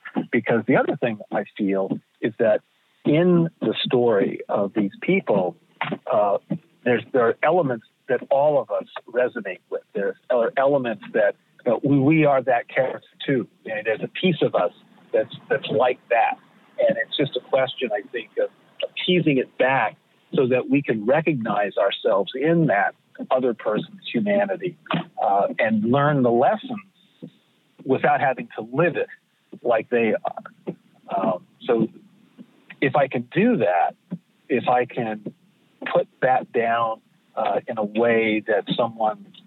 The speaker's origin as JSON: {"language": "English", "town": "Los Angeles", "region": "California", "country": "United States", "tie": "born or raised there", "said": "I grew up in Los Angeles, California. It was a very, very middle class, tight knit."}